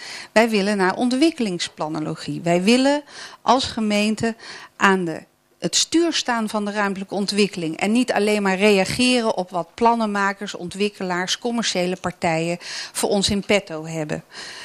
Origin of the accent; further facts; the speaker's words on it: Amsterdam, North Holland, Netherlands; vooral in Amsterdam bijvoorbeeld, waar ik vandaan kom